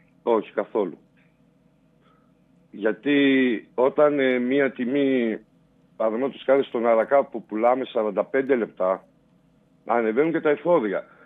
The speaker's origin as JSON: {"language": "Greek", "region": "Central Macedonia", "country": "Greece", "said": "Είμαστε από το Δήμο Παιωνίας. Τα χωριά που πρώην Δήμος Ευρωπού, πρώην Δήμος Γουμένισσας, πρώην Δήμος Αξιουπόλεως και Πολυκάστρο."}